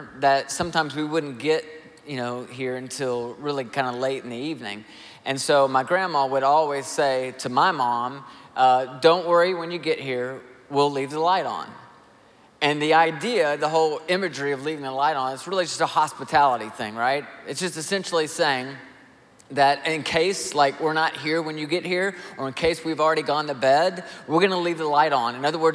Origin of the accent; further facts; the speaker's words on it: Nashville, Tennessee, United States; So I grew up in Nashville, but my parents were both born in Toledo, Ohio.